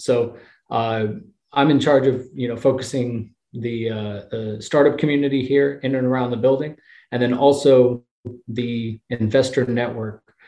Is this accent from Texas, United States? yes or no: yes; Sugar Land, Texas, United States; I grew up in Sugar Land. My wife grew up in Humble. We would have never met here in Houston.